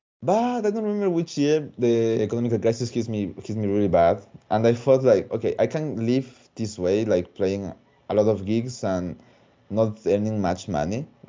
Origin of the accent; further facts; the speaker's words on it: Ecuador; English is a second language; now in Spain; I was coming from Ecuador, and then I just suddenly arrived to Spain, and I had the chance, the really good chance to choose what I was going to focus in.